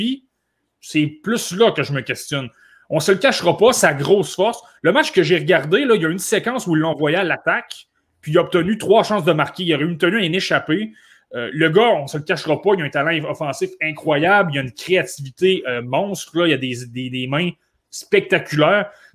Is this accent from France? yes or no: no; Canada; Moi, je suis Canadien